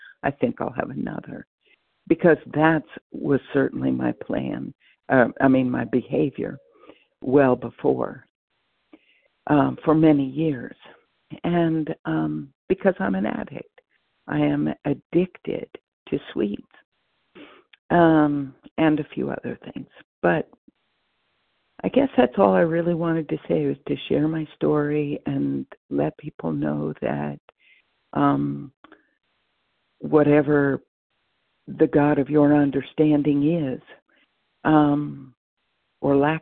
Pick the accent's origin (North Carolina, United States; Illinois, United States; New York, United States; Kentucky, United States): North Carolina, United States; now in Massachusetts, United States; I am officially from North Carolina, although I'm currently in Massachusetts.